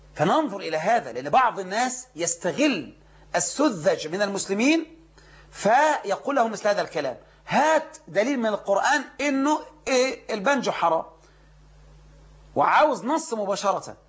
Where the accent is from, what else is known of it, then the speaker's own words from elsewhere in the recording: Egypt; ما يكون بلعب الورق اللي احنا نسميه عندنا في مصر الكوتشينة